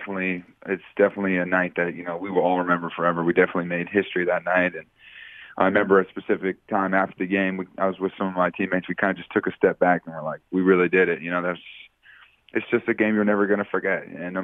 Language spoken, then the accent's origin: English; California, United States; Growing up in NorCal has been amazing. And, yeah, I went to Oak Ridge High School, and we were rivals with Folsom